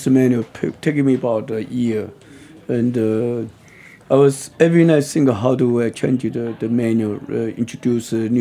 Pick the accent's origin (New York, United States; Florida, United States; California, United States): New York, United States; I was growing up in Chinatown.